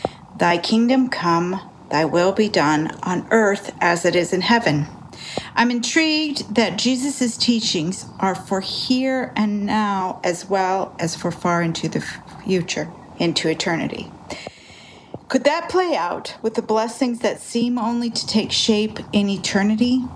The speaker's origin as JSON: {"language": "English", "town": "Tucson", "region": "Arizona", "country": "United States", "said": "I'm from Tucson, Arizona, and this is my question."}